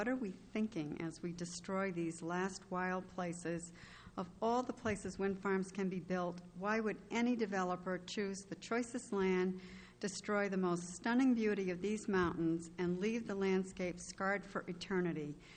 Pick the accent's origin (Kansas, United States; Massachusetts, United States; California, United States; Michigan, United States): Massachusetts, United States; also born or lived in Rhode Island; I grew up in Massachusetts, moved to nearby Rhode Island, and made my living there for the next 30 years as a staff accountant.